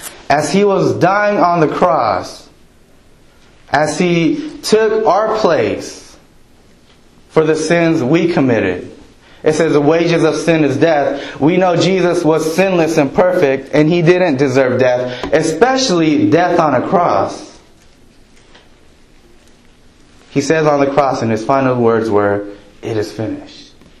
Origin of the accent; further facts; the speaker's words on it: California, United States; But for me, growing up in SoCal, you know, that was torture.